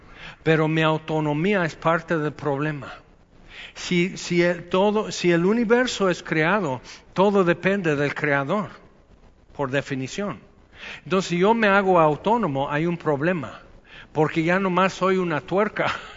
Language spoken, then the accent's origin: Spanish; Veracruz, Mexico; pero te enojas mucho, es que soy jarocho, entonces nos escudamos.